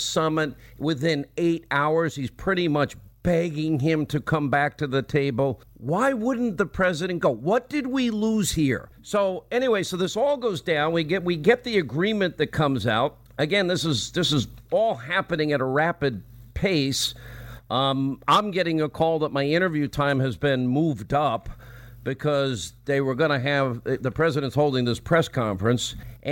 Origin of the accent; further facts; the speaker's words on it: United States; To get three Americans home safely, as an American, I'm really happy about that.